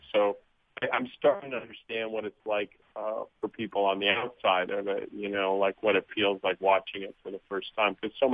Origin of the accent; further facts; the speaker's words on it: Wisconsin, United States; I grew up in Wisconsin, so there's a show in Madison called Ferdy's Inferno.